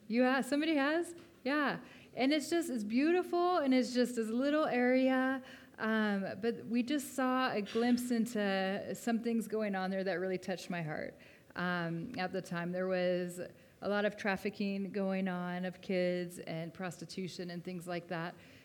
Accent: Colorado, United States; We are from the States, and we kind of left in a very strange way as missionaries. We're originally from Colorado, sent out from a church.

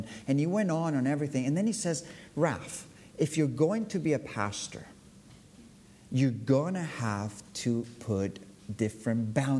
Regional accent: Spain; And, I was born and raised here in Spain.

